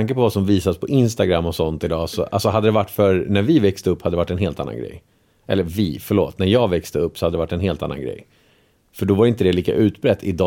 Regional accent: Albania; now in Sweden; När vi flyttade, alltid när man har varit typ hemma i Albanien, när man åkte till Albanien när man var liten

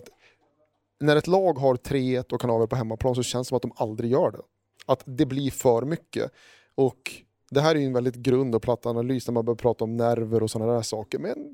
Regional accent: Örnsköldsvik, Västernorrland County, Sweden; Jag är från Övik

